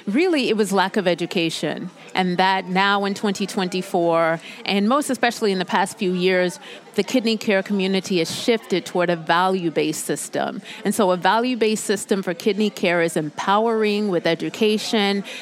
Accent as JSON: {"language": "English", "country": "Germany", "tie": "born or raised there", "said": "mother's family origin is England as well as the United States. So speaking of Germany, I was raised in Germany as a child."}